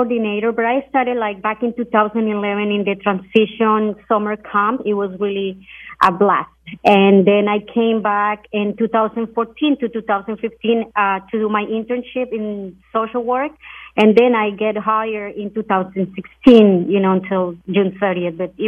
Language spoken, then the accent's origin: English; Bogota, Bogotá, Colombia; English is a second language; moved away as an adult; now in United States; I am from Colombia originally, from Bogota, the capital of Colombia. And I've been here in the United States for like probably almost 20 years now.